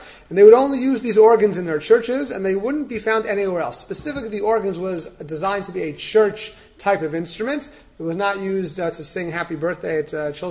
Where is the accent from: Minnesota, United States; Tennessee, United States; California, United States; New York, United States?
New York, United States; Scarsdale; I grew up in Scarsdale